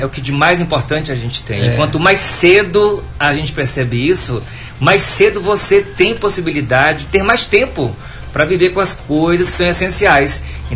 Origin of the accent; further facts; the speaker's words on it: Bom Jesus da Serra, Bahia, Brazil; also born or lived in Piauí; eu fui gestado no Ceará. O processo de evolução foi de que nasci em Piauí, aí vim para Bom Jesus da Serra, e na época era distrito de Poções, então eu sou registrado como se tivesse nascido em Poções.